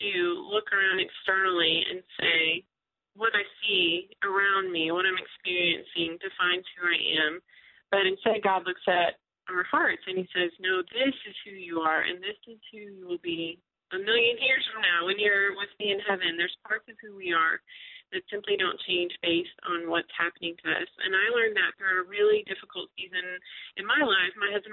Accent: Texas, United States; accent: Texas; someone asked me with my little Texas accent saying y'all all the time, you know, where are you from?

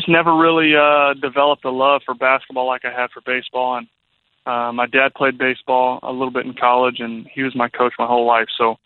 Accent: Indiana, United States; It definitely went against the grain, being an Indiana Hoosier.

